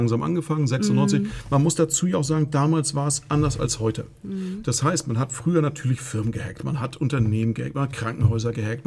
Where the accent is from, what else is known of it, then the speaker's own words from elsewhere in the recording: Bad Segeberg, Schleswig-Holstein, Germany; ich komme oben aus dem Norden, Bad Segeberg in der Nähe von Lübeck.